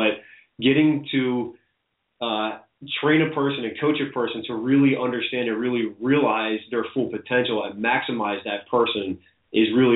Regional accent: Conshohocken, Pennsylvania, United States; I am from Conshohocken, Pennsylvania, so I'm based out of Conshohocken currently.

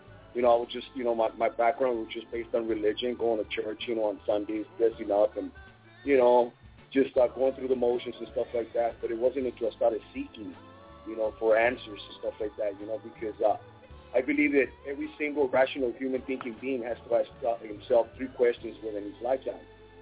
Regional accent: Oceanside, California, United States; now in Tijuana, Mexico; I was brought up in Oceanside, California, born right here in Tijuana, taken over to the States every, you know, ever since I was a kid.

